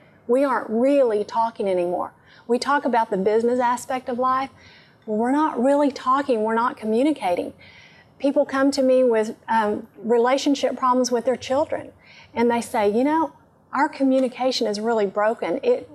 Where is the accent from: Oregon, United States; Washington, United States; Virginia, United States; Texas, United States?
Texas, United States; accent: West Texas; You can tell from my accent, I am from West Texas in the United States. And in West Texas, we have a certain kind of twangy southern drawl that we use to talk with.